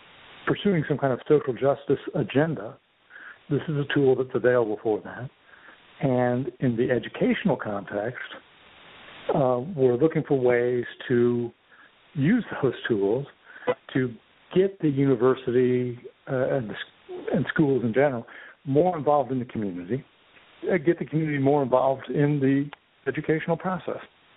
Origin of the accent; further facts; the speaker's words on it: Indiana, United States; growing up in Indiana, in a suburb of Indianapolis, almost 100% white suburb